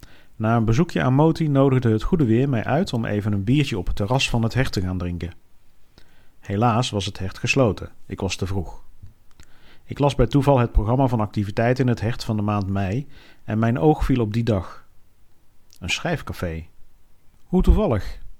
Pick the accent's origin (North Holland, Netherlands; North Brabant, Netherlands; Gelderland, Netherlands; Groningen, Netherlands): North Brabant, Netherlands; Breda; born there; moved away; Breda, mijn geboortestad. Ik woon inmiddels al meer dan 20 jaar niet in Breda, maar kom er nog steeds graag.